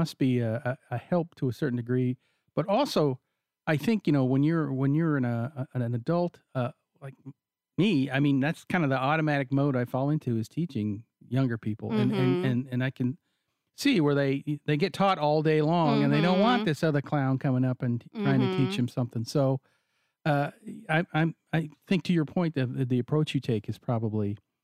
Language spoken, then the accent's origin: English; Canada; Well, okay, that was Canada. I'm from Canada.